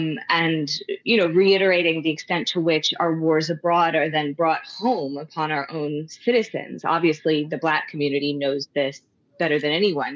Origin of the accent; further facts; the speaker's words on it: Durham, North Carolina, United States; But no, I grew up in North Carolina.